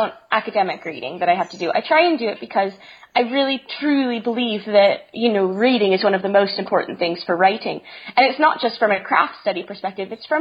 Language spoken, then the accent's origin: English; Nashville, Tennessee, United States; also born or lived in England; So I grew up in Nashville, Tennessee. My mum's English, though, so I spent a lot of time in England.